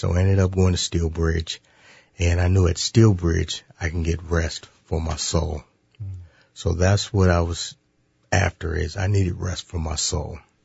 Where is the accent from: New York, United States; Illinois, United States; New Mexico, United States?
New Mexico, United States; Albuquerque; I'm from Albuquerque, New Mexico, actually.